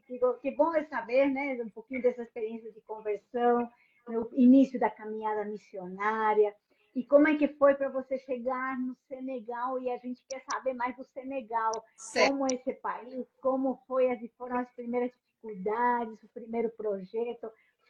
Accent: Paraguay; para quem não tá sabendo, eu sou paraguaia

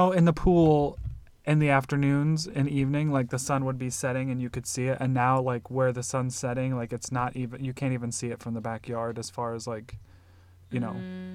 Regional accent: Nebraska, United States; also born or lived in Illinois; now in Arizona, United States; growing up in Nebraska and then in Illinois, south windows were always the ones that got all the direct sun

